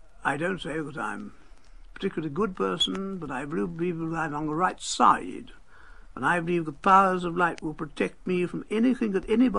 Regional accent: London, United Kingdom; born there; I was born in London.

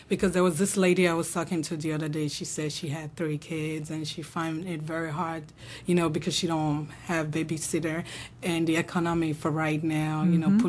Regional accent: Rivers, Nigeria; English is a second language; You know, born and raised in River State.

